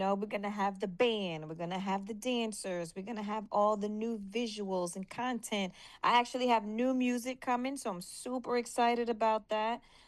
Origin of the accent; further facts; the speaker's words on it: United States; just being an American artist and coming over there and touching the people.